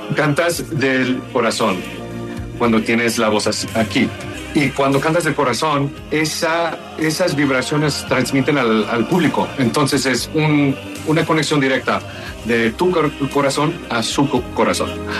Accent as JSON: {"language": "Spanish", "region": "Texas", "country": "United States", "tie": "born or raised there", "said": "Yo crecí en Texas y mi mamá es mexicana y yo crecí con ella."}